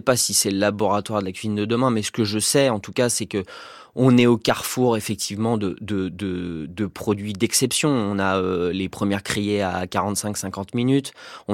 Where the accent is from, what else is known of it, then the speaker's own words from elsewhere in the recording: Nantes, Pays de la Loire, France; born there; Oui, je suis nantais. Je suis né à Nantes.